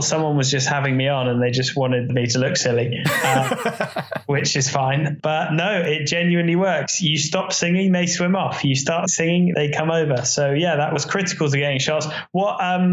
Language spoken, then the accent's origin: English; Reading, South East England, United Kingdom; When I was in my early teens, I grew up near Reading, and I started to really get into the wildlife that was near to me.